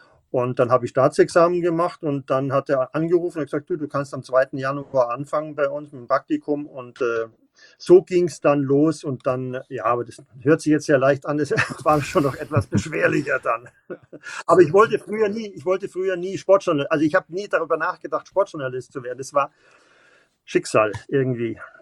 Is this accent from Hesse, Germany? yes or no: no; Munich, Bavaria, Germany; Auch als Bayer und als Münchner hier habe ich die Dortmund-Spiele damals immer absolut genossen